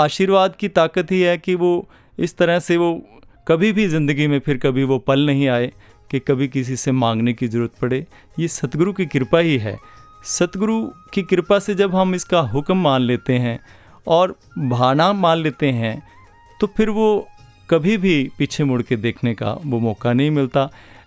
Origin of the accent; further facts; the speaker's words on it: Taraori, Haryana, India; बचपन से ही उनकी गोद में खेले हैं और वहीं से